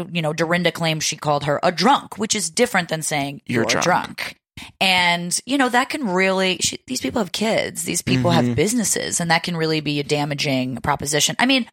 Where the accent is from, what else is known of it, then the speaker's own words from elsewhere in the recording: New Jersey, United States; now in New York, United States; I mean, I'm from New Jersey and I live in New York.